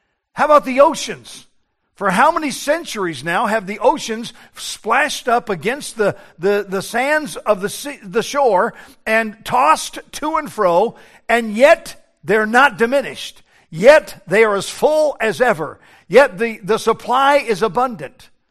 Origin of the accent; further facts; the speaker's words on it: Denver, Colorado, United States; I grew up near the South Platte River in Denver, Colorado, and at times we had flood stage